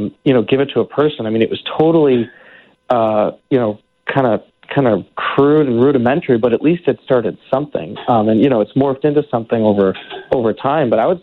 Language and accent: English; Chicago, Illinois, United States; 40 under 40 is a huge honor, especially in my hometown in Chicago.